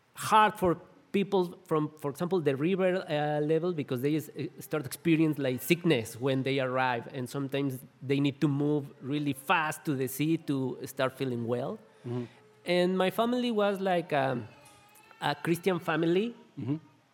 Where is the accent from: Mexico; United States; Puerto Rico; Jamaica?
Mexico; Metepec, State of Mexico; English is a second language; I grew up in a city called Metepec in Mexico, a medium city, maybe about 200,000 population and 2,600 meters over the sea.